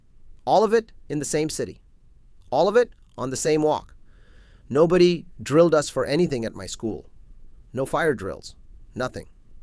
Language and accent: English; Mumbai, Maharashtra, India; I grew up in Mumbai, where the trains connected everything.